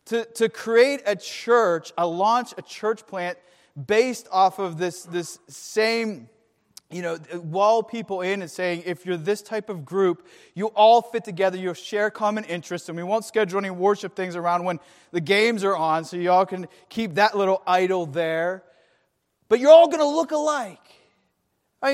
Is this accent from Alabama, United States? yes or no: no; Pittsburgh, Pennsylvania, United States; I'm a guy who bleeds black and gold, so I might as well go back to my hometown.